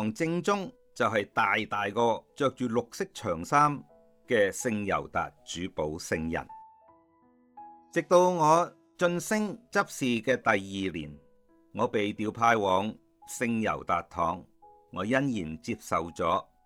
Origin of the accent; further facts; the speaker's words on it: North Point, Hong Kong Island, Hong Kong; 我出世的时候是一个公教的家庭，当时我家住在北角